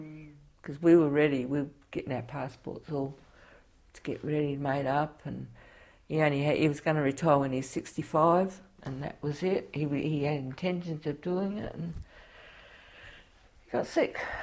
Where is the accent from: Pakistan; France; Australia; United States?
Australia; born there; I was born in Australia, but they said, you're not, people think I'm Italian because I speak with my hands.